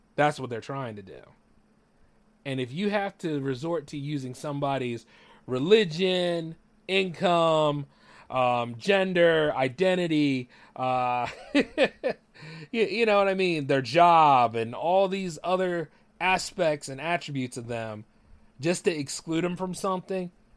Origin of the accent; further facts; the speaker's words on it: Delaware, United States; growing up in Delaware as a kid.